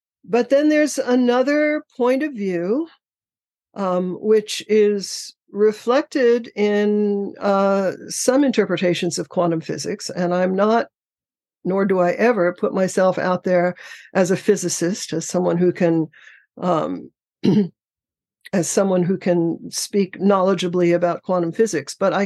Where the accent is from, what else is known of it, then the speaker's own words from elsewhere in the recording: Manhattan, New York, United States; We lived in a high rise in Manhattan when I was a kid.